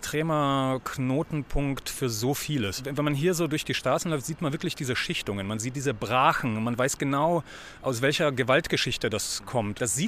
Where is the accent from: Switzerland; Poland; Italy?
Poland; now in Germany; Ich komme ja aus Polen, bin in Polen aufgewachsen und bin quasi noch vor dem Mauerfall sind wir geflohen aus Polen.